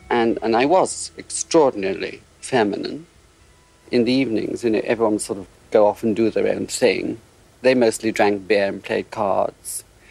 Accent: Liverpool, North West England, United Kingdom; I was brought up in Liverpool in a very tough area.

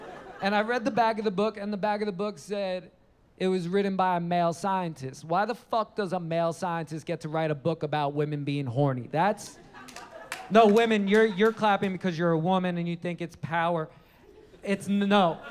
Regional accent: New York City, New York, United States; I grew up in New York City. New York has taught me everything I fucking know.

